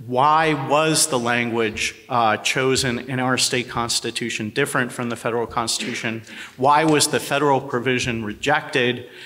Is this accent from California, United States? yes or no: no; New Jersey, United States; And we found that case in my home state of New Jersey